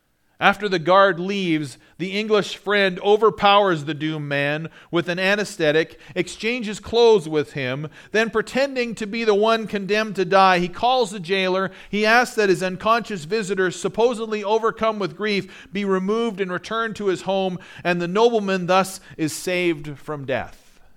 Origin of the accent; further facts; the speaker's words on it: Canada; now in United States; I realize I'm a Canadian, but I don't know that I could live there. I know I'm American now.